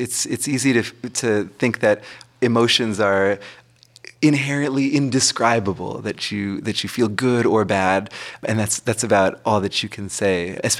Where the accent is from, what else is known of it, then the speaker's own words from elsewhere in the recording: Massachusetts, United States; back in my home state of Massachusetts